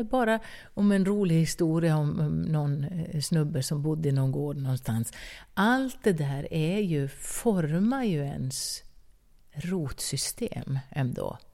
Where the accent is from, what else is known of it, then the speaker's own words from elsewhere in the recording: Älvdalen, Dalarna County, Sweden; vi har en spelning hemma i Älvdalen